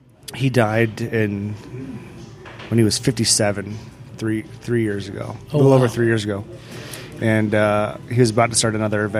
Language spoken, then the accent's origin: English; Phoenix, Arizona, United States; Yeah, I grew up in North Phoenix, just outside of Scottsdale. Went to high school at Horizon High School.